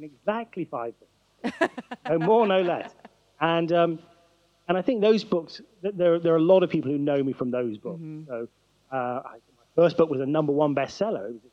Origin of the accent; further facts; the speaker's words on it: Wellington, South West England, United Kingdom; also born or lived in London; No, I grew up in the West Country, the southwest of England, in a small town called Wellington, very rural. My family are from India, so my grandfather left India in the 1930s and settled in this odd, curious farming community. And I was born there, grew up there